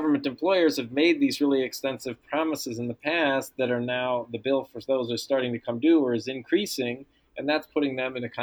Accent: New York, United States; it's going to be a model for my home state of New York and New York City.

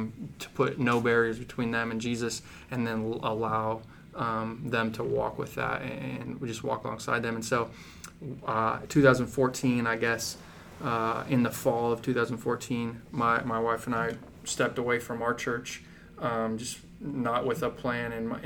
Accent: Illinois, United States; now in Nicholasville, United States; Went to Asbury College there, and I'm from Illinois originally, and ended up staying in Jessamine County, in Nicholsville, Wilmore, the two towns there in Jessamine County

